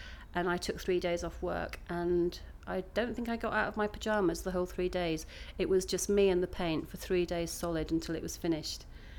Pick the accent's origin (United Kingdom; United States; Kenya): United Kingdom; Leeds, Yorkshire and the Humber; I grew up in Leeds. And as I say, first came down to London in 93 and then came back down my second time in 97, and now finally back in Leeds.